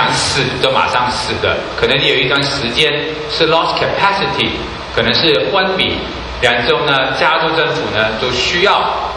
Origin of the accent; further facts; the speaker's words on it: Hong Kong; Chinese is a second language; 我香港来的，太太是台湾人，然之后我讲的国语当然有个腔调，希望大家能够见谅一下